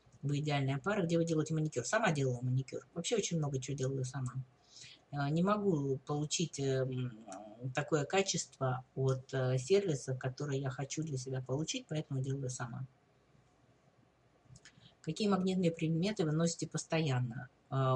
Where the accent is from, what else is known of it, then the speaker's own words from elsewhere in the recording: Russia; Я стоматолог из России, у меня профессиональные вопросы.